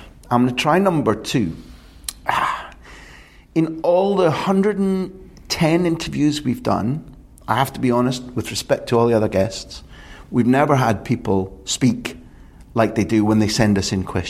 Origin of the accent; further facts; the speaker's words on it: Scotland, United Kingdom; I'm a Scottish guy